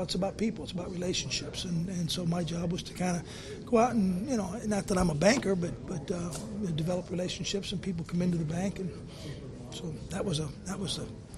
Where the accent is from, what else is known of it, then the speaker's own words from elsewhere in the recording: Ohio, United States; even though I'm from Ohio, he's from Pennsylvania